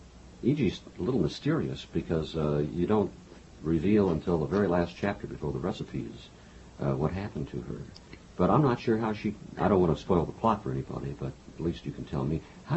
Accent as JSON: {"language": "English", "town": "Houston", "region": "Texas", "country": "United States", "tie": "born or raised there", "said": "I grew up in Houston, Texas, and in the time I grew up there, there was a color line that was very severe"}